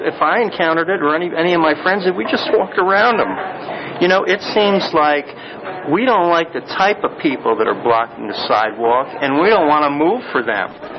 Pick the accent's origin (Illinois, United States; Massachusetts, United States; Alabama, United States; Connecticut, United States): Connecticut, United States; Greenwich; I'm thinking of my hometown in Greenwich, Connecticut.